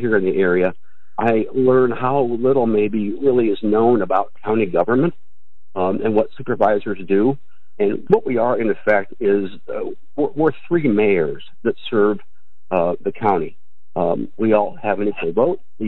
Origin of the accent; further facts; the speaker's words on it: Oelwein, Iowa, United States; Yeah. Yeah, well, I grew up in Olwine, northeast corner of the state, a small, smaller town, much like the Perry area.